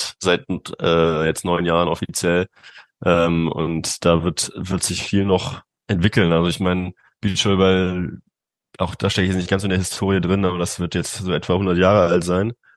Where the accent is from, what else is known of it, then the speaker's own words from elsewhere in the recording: Cologne, North Rhine-Westphalia, Germany; Also ich bin aus Köln